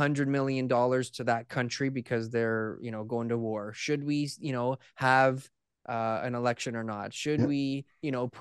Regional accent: Canada; But as a Canadian, when we're living here for so long and we're used to what Canada was 30 years ago

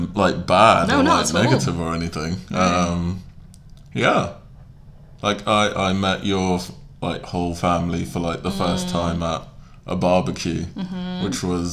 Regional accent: Ghana; prove that I'm Ghanaian. Yeah. Like wearing a Ghana shirt and bringing jollof rice.

